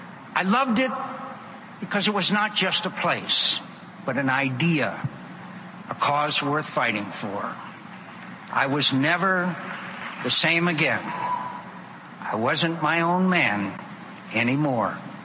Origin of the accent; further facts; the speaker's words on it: United States; that I'm an American, a proud citizen of the greatest country on earth.